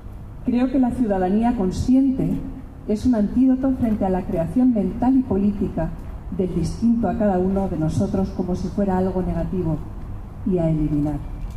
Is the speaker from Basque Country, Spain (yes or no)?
yes; Basque Country, Spain; Y lo he pensado porque soy vasca